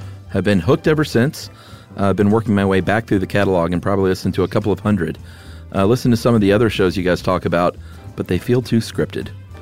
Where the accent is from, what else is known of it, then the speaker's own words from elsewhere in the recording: New England, United States; I'm from New England and have lived all over New England, and I'm still in New England.